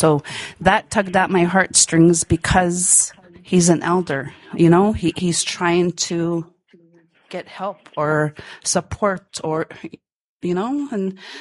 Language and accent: English; Unalakleet, Alaska, United States; I'm from the Native Village of Unalakleet.